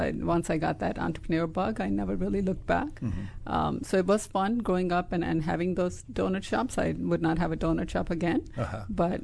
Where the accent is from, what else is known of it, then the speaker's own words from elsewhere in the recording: Chicago, Illinois, United States; English is a second language; also born or lived in India; I grew up in the Chicago area. Uh-huh. I was born in India mm-hmm. and then moved to Chicago when I was about 13, mm-hmm. 14 years old as a freshman in high school.